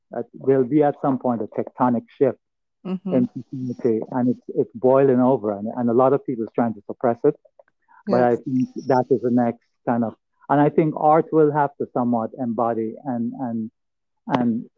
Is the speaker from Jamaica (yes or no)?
yes; Jamaica; as much as I'm from Jamaica, Jamaica is a culture, a cultural superpower.